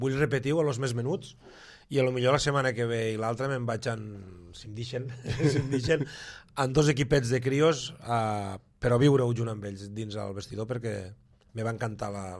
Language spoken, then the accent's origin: Catalan; L'Ametlla de Mar, Catalonia, Spain; tot i que sóc de la Cala i tota la vida he jugat aquí